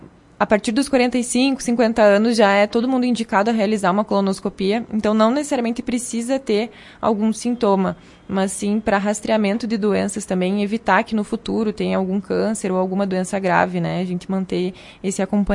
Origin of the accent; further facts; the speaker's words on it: Vacaria, Rio Grande do Sul, Brazil; also born or lived in Porto Alegre; É uma honra poder voltar para Vacaria, para minha cidade natal